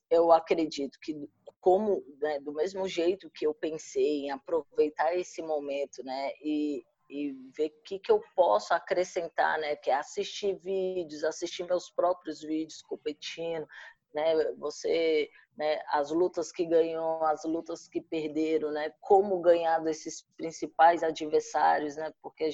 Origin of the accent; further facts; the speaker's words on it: Brasília, Federal District, Brazil; eu que também vim de Brasília, né, lá da Ceilândia